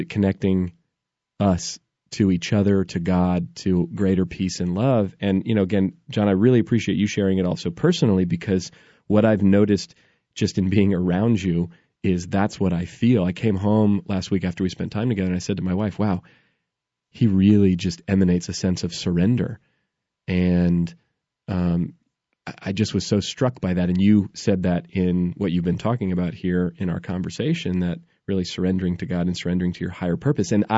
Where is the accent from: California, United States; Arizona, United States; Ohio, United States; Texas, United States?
California, United States; I grew up here in the Bay Area, and this is like the liberal capital of the country.